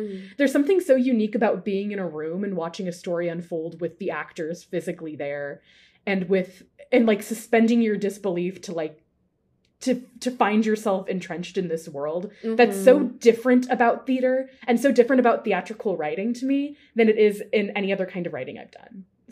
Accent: Bakersfield, California, United States; No, I went to Bakersfield College back in my hometown for 2 years as a theater major

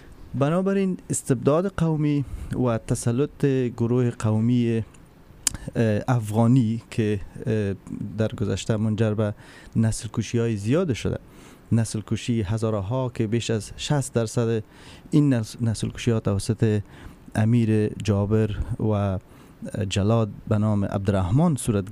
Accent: Afghanistan; born there; در یک کشوری به دنیا آمدیم که از تولد تا امروز یا با چشم بحران میبینم

